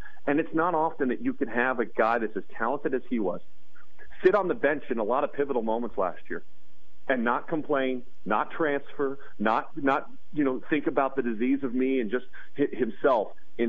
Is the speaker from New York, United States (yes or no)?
no; California, United States; And now, I grew up in the Bay Area, so I was able to see Jason play a lot in high school.